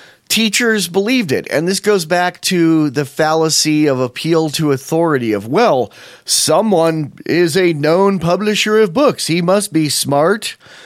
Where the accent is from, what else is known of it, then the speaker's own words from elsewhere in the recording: New York, United States; also born or lived in Virginia; I lived in Virginia longer than I lived in New York State, and I was born in New York State.